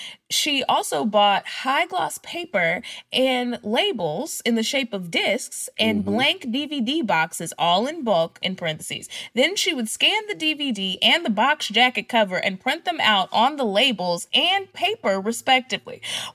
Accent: Dallas, Texas, United States; Okay, H-Town, I'm from Dallas. Shut it down.

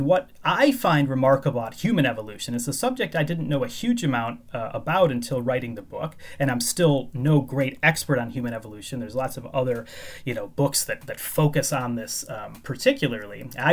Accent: Chicago, Illinois, United States; now in United Kingdom; I've been here about 10 years. I come from the Chicago area, as I mentioned earlier, but it's a wonderful place.

